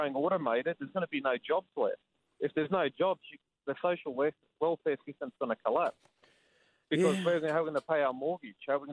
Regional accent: Sydney, New South Wales, Australia; I'm from Sydney.

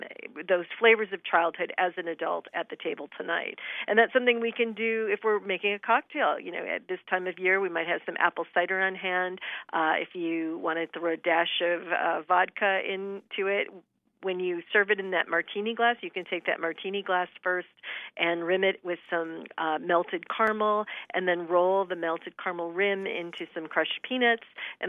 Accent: Michigan, United States; I was remembering growing up in Michigan, which has the highest number of apple cider mills per capita of any state in the United States. And so I grew up eating caramel apples that were rolled in crushed peanuts.

